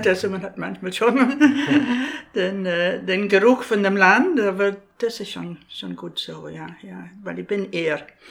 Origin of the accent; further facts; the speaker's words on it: Orkney, Scotland, United Kingdom; also born or lived in Shetland; now in Germany; Ich bin in Shetland geboren, Orkney aufgewachsen, aber die haben große Ähnlichkeiten.